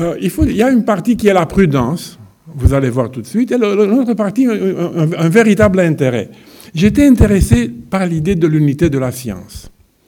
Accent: Bucharest, Romania; à la fin des années 50, à Bucarest, à ma ville natale.

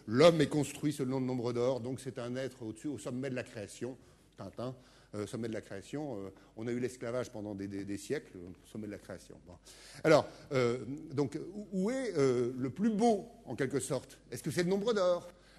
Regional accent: Grand Est, France; Moi, je suis alsacien, donc je pourrais dire la choucroute

